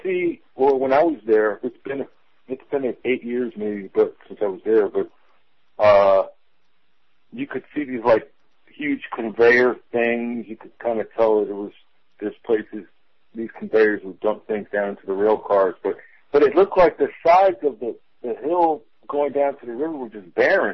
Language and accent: English; Philadelphia, Pennsylvania, United States; And you know, I'm from Philly, and I'm gonna tell you something.